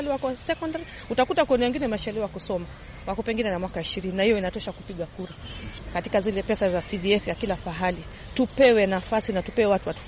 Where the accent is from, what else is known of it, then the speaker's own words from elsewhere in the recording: Kibera, Nairobi, Kenya; Lakini utakuta kama kwangu Kibera, mimi ni mtu kutoka Kibera.